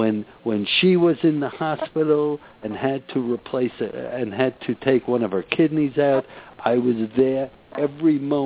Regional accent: Brooklyn, New York, United States; I'm from Brooklyn. She's from Brooklyn also, okay?

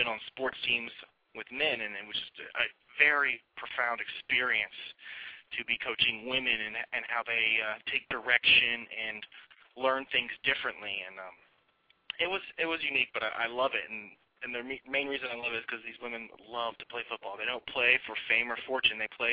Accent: Florida, United States; I grew up in Florida, big Florida State fan. I ended up attending Florida State for college.

